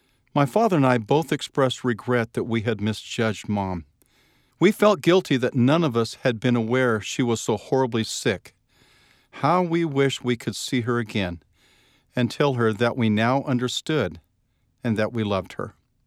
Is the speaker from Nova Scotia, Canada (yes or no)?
yes; Halifax, Nova Scotia, Canada; As I was growing up in Halifax, Nova Scotia, Canada